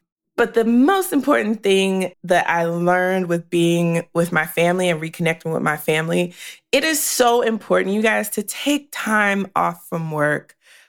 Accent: Victoria, Texas, United States; because I don't live in like the Houston, Victoria area, I'm from Victoria, Texas, I don't get to see them very often.

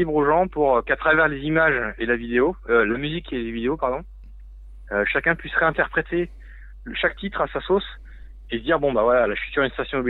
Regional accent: Nantes, Pays de la Loire, France; Alors moi je suis nantais.

